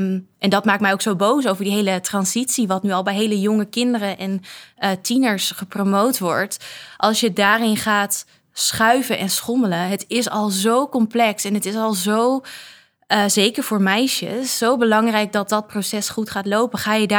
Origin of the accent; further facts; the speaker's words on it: Netherlands; En ik ben in Nederland opgegroeid. Ik heb Nederlands onderwijs gehad.